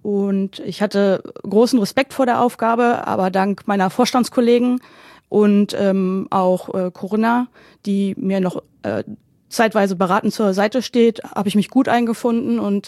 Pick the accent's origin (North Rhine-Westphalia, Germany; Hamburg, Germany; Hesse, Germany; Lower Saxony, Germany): Lower Saxony, Germany; Braunschweig; Bin gebürtig aus Braunschweig